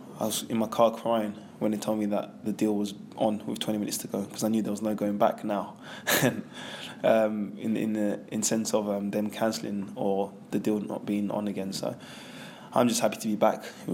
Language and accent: English; London, United Kingdom; I'm from London. I'm from a great city.